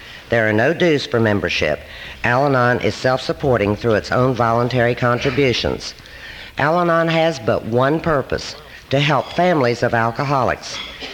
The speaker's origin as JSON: {"language": "English", "town": "Huntington", "region": "West Virginia", "country": "United States", "said": "I am from Huntington, West Virginia"}